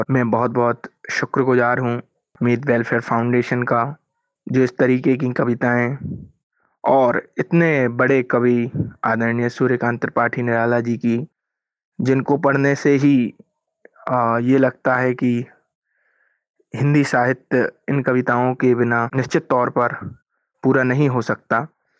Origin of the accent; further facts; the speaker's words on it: Madhya Pradesh, India; एक दृष्टिबाधित छात्र हूँ, 12वीं कक्षा का छात्र हूँ। मैं मध्य प्रदेश के टीकमगढ़ डिस्ट्रिक्ट का रहने वाला हूँ।